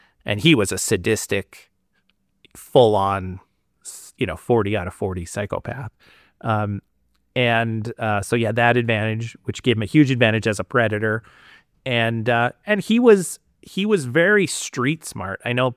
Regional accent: Canada; I'm Canadian.

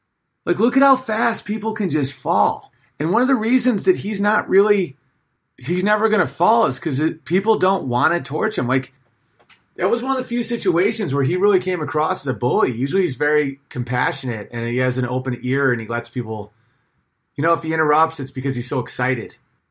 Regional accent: Philadelphia, Pennsylvania, United States; I grew up poor in North Philadelphia.

